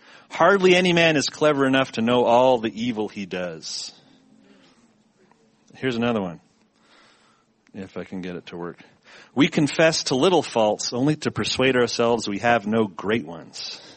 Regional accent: Canada; now in Texas, United States; I'm not from Texas. I'm from Canada, which is worse, right? It's like, oh, those weird Canadians.

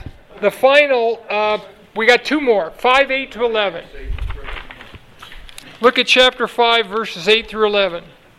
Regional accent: Los Angeles, California, United States; I'm from Los Angeles, so, you know, it could be worse.

